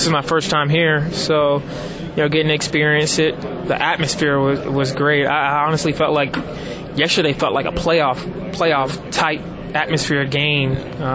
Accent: Prince George, Virginia, United States; also born or lived in Richmond; I was born in Richmond, Virginia. There half my life, and the other half in Prince George, Virginia, where I went to high school.

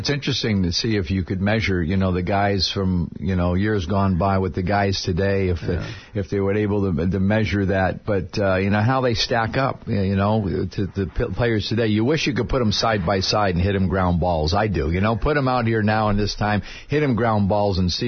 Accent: New England, United States; it was my favorite team growing up in New England. It was the Red Sox.

